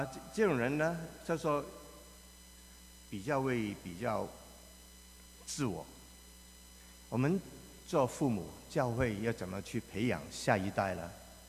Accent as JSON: {"language": "Chinese", "country": "Hong Kong", "tie": "born or raised there", "also_born_or_lived": "China / Taiwan", "said": "我是婴儿潮的第一代，最早那一批的人。我在中国出生，2岁就去了香港，然后在香港长大，然后在台湾读书"}